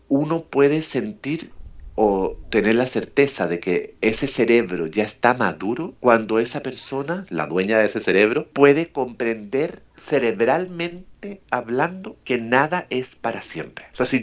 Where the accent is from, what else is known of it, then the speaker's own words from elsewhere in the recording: Chile; also born or lived in Mexico / Puerto Rico; soy chileno, pero viví en México muchos años, tengo muchísimos amigos ahí, después viví en Puerto Rico muchos años, tengo familia y amigos en Puerto Rico, tengo mi familia repartida por todo el mundo